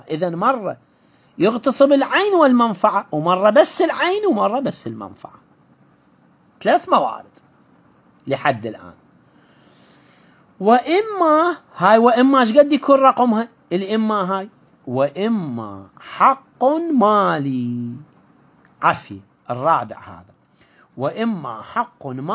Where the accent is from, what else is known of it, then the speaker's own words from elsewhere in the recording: Iraq; عندنا في العراق